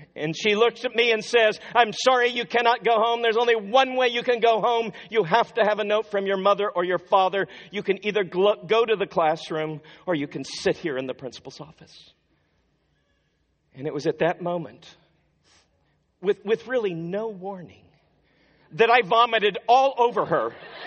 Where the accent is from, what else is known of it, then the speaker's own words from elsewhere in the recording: the Ozarks, United States; I was born in the area the Beverly Hillbillies left. I was born and raised in the Ozarks.